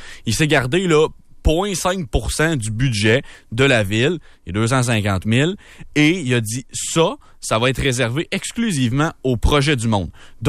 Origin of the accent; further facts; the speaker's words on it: Quebec, Canada; je suis originaire de la Mauricie